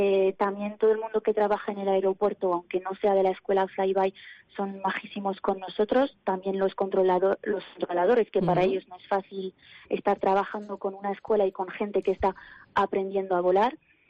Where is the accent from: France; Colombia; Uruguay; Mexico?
France; Spanish is a second language; now in Logroño, Spain; yo soy francesa, pero las clases son para todo el mundo en inglés, así que tenemos que hablar inglés.